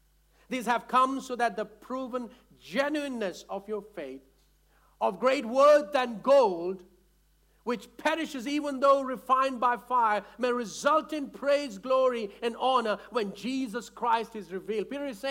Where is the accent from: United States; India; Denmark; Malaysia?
India; I'm talking about because I come from India.